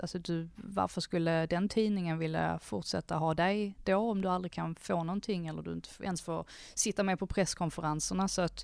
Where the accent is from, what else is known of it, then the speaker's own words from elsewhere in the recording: Sweden; att man är kvinna, men också att jag är svensk